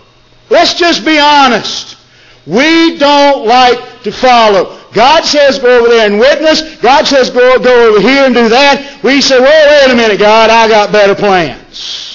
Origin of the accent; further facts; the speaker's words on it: United States; We're American. We're free.